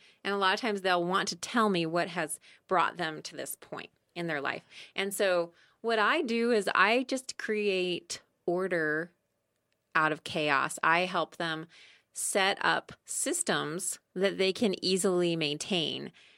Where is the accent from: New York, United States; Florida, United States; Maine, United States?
Maine, United States; moved away as an adult; also born or lived in Vermont; now in Rogue Valley, United States; Yes, I'm originally from New England. I grew up in Maine and then as an adult moved to Vermont.